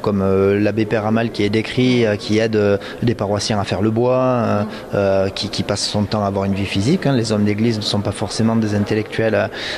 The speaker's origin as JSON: {"language": "French", "region": "Occitanie", "country": "France", "tie": "born or raised there", "said": "C'est ça, moi je suis originaire de la vallée de Campan. Mon grand-père avait là-bas beaucoup de moutons"}